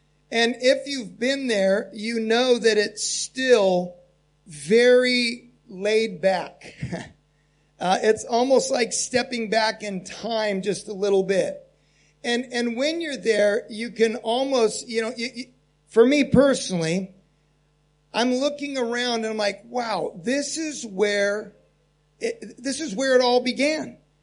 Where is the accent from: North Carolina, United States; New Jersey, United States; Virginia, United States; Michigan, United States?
Virginia, United States; Harrisonburg; As Christian said, I'm from Harrisonburg, Virginia, 11-hour time difference.